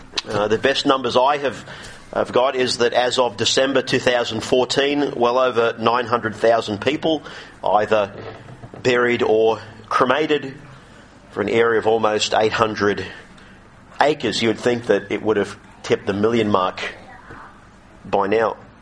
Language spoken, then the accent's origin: English; Sydney, New South Wales, Australia; I grew up in Sydney, grew up in the western suburbs of Sydney, around Homebush and then Lidcombe.